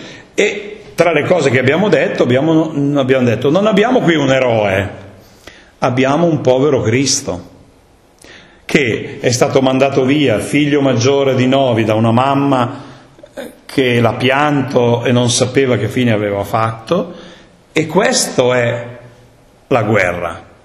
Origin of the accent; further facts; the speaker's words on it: Cesara, Piedmont, Italy; nel mio paese, a Cesara